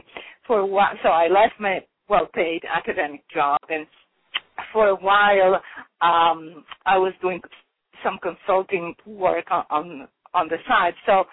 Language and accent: English; Genoa, Liguria, Italy; born there; English is a second language; Well, I was born in Genoa, Italy.